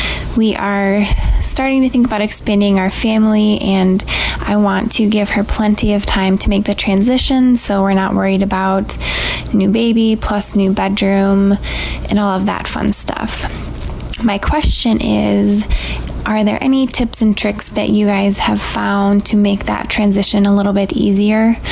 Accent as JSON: {"language": "English", "region": "Michigan", "country": "United States", "said": "I'm from Michigan."}